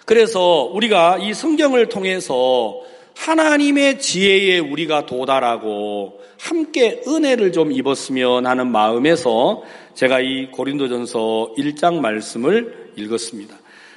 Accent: South Jeolla, South Korea; 제 고향이 전라남도 안덕은 소암면 비자리 좀 들어도 시골 같잖아요. 아주 그 완도도 섬인데 섬에서 배 타고 완도에서 또 배 타고 3시간 반을 가야 돼요.

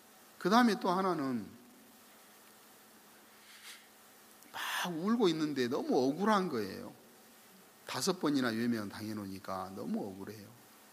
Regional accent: Naju, South Jeolla, South Korea; 저는 고향이 전라남도 나주인데 시골에서 광주까지 버스 타고 가셔서 백리를 가셔서

